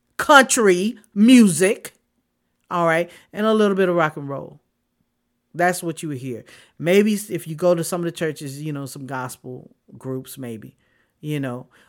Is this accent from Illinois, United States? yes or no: no; Austin, Texas, United States; Now, I say this being from born and raised in Austin, Texas.